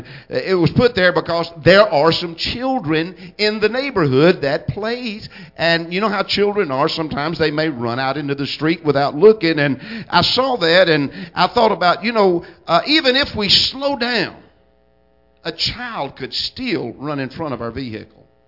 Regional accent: Villa Rica, Georgia, United States; I remember when you could drive across town and probably only meet five cars, because I was born and raised here in Villarica.

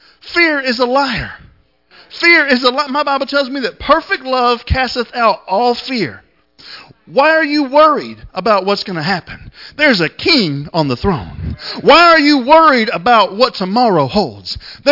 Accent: Florida, United States; You know, now I grew up in Florida and we have lizards, but that's the kind you hang on your ear, little bitty guys.

